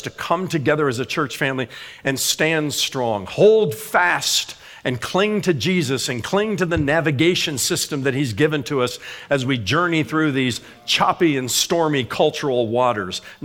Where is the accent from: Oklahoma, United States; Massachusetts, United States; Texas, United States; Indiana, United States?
Indiana, United States; I am from Indiana